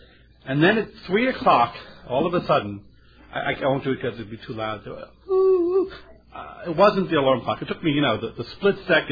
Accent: New York City, New York, United States; I'm 48 years old. I'm born and bred in New York City. I have lived my entire life within a 10-block neighborhood.

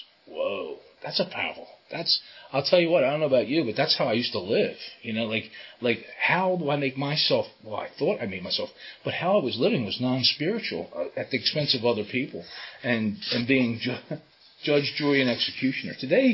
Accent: Philadelphia, Pennsylvania, United States; born there; As a kid, I was born in Philadelphia

